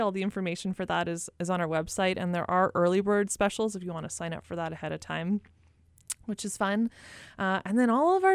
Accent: Canada; I'm Canadian. It's 18 years and under in Canada.

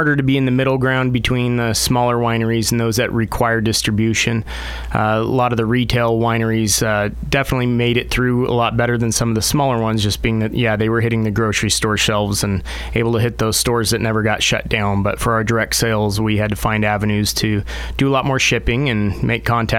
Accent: Redmond, Oregon, United States; I have went to high school in Central Oregon, Redmond High School, and born and raised in Redmond, and after college I had started several winemaking jobs this side of Oregon and moved all around the world

